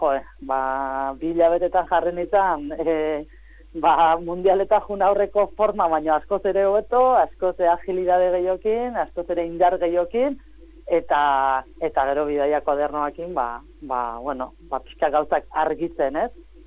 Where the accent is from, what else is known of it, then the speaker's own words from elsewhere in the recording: Basque Country, Spain; honi Gipuzkoarra naiz, egunero Iruña juteko